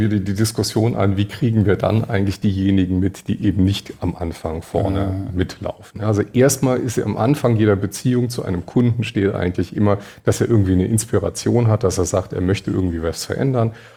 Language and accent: German; Berlin, Germany; ich komme ja aus Berlin, ne?